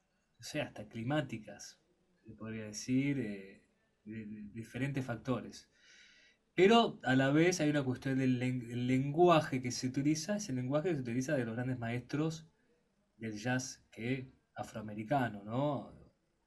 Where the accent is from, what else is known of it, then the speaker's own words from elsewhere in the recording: Argentina; Ya de por sí es argentino, porque se toca acá y somos argentinos y tocamos jazz.